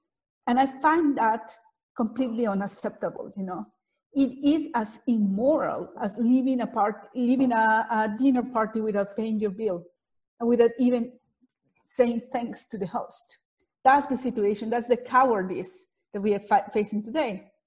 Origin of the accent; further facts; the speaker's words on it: Guatemala; I was working in my home country in Guatemala on a genocide case.